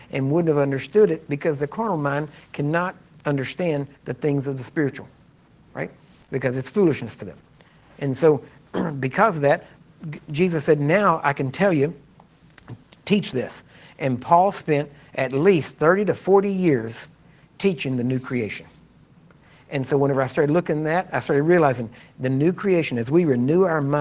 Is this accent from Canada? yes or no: no; Texas, United States; That's as close as the Texan can get.